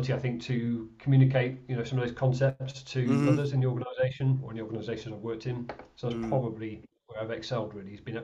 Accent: Sheffield, Yorkshire and the Humber, United Kingdom; I grew up in Sheffield.

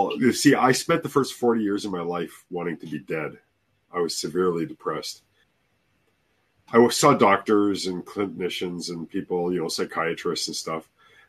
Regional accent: Canada; I grew up in Canada with the snow.

